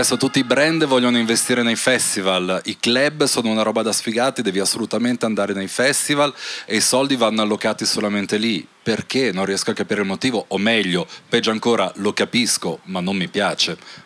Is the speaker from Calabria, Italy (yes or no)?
no; Verona, Veneto, Italy; moved away; E questa cosa mi è rimasta anche quando poi me ne sono andato da Verona, perché sono nato lì, da genitori slavi. Figurati essere alto slavo e ateo a Verona negli anni 80, c'era proprio lo stigma su di me.